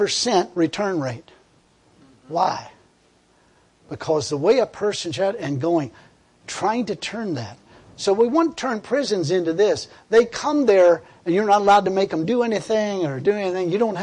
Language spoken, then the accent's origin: English; United States; I'm an American.